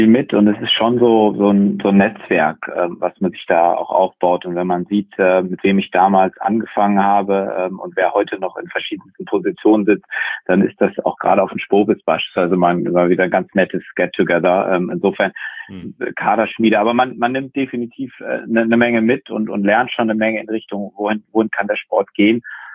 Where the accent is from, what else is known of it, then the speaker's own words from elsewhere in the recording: Bremen, Germany; als Bremer ist man ja arg gebeutelt.